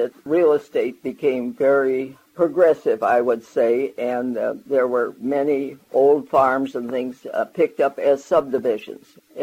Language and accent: English; Redford Township, Michigan, United States; born there; I was born in Redford Township in the year 1910, June the 26th.